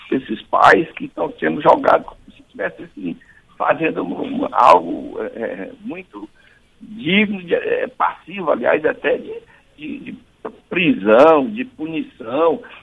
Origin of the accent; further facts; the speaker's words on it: Ceará, Brazil; now in Fortaleza, Brazil; Eu vim do interior, do Ceará, para Fortaleza, e aqui cheguei analfabeto